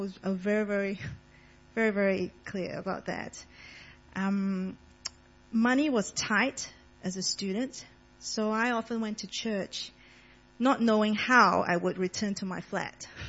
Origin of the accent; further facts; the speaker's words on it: Sandakan, Sabah, Malaysia; And I grew up in Sandakan, Malaysia. So I was baptized as a baby in St. Michael and All Angels Anglican Church.